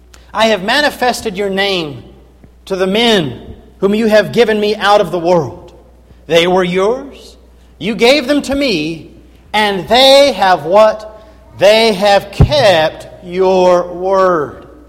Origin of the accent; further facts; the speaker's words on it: Kentucky, United States; I came from Kentucky, and the people there did not endeavor to watch the Kentucky Wildcats play basketball.